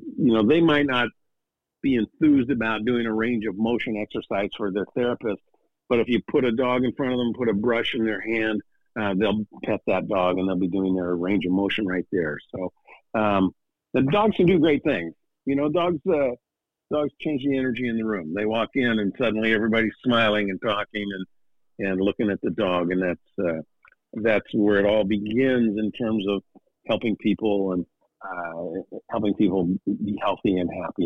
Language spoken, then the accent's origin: English; Oregon, United States; also born or lived in Seattle / New York City; I've now moved to the Oregon coast. I grew up in Oregon, and I wanted to get back into the Northwest. Lived in Seattle for a lot of years, but we lived in New York for 15 years